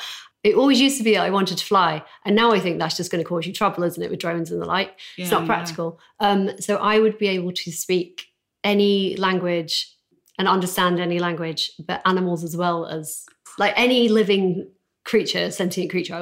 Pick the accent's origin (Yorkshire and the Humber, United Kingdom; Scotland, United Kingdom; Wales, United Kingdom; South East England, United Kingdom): Yorkshire and the Humber, United Kingdom; We're from Yorkshire.